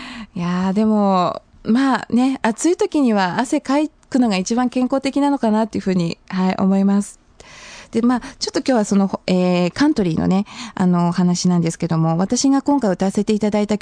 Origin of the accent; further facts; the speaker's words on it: Hamamatsu, Shizuoka, Japan; 浜松、私の実家のある、浜松に行ってきたんですけれども